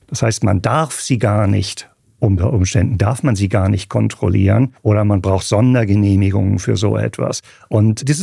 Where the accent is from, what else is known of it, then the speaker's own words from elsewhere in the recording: Switzerland; Ich bin aus der Schweiz.